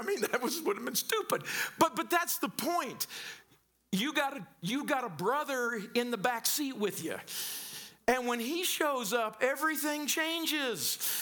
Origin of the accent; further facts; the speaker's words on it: Missouri, United States; This is a bad example, but y'all know I grew up in Southern Missouri, right? And in a small town in Southern Missouri on a Friday night, what do?